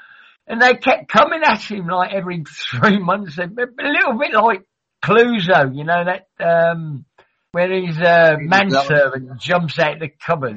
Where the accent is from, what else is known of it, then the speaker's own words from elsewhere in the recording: North Carolina, United States; I'm from North Carolina. I play with my sister.